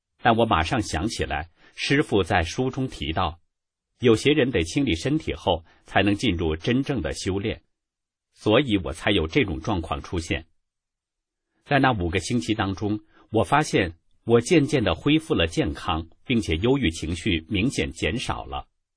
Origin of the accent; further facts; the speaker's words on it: Sweden; moved away as an adult; also born or lived in Australia; now in Istanbul, Turkey; 我的原籍在地中海附近的马丁城的一个山区。在九岁的时候，我的家人带我移居到了瑞典。我在瑞典长大，并在那里读完了高中，然后去美国读书，然后我开始周游世界。在最近四年，我曾住在澳大利亚